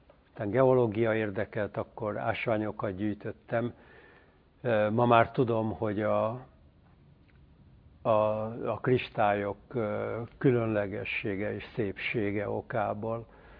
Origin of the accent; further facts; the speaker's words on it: Budapest, Hungary; Gyerekkorom az a Budán, Dél-Budán volt, a Móricz Zsigmond körtéren.